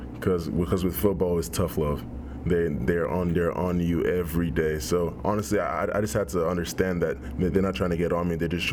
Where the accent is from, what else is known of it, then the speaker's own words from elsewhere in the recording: Nigeria; Oh yeah, most definitely. My grandparents, I still go there. I was there 2 years ago, Christmas time. My grandparents are still there. My uncles are still there. My parents are actually still there right now. So yeah, I remember everything. It was awesome growing up t